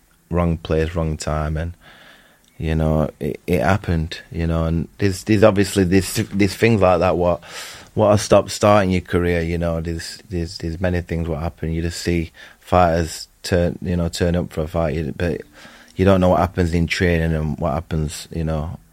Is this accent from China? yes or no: no; United Kingdom; you know, as a Brit, I want him to go out and win.